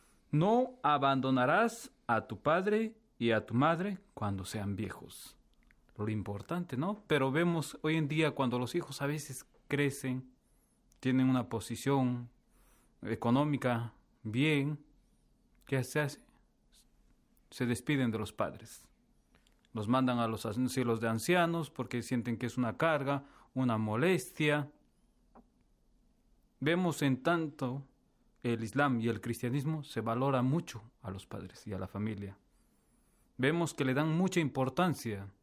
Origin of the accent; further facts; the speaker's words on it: Peru; Por ejemplo, tú y yo que somos de Perú